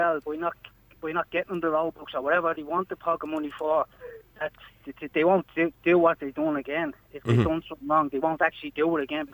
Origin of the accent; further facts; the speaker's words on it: Dublin, Leinster, Ireland; I grew up in Cabra, but I live in Blanchardstown.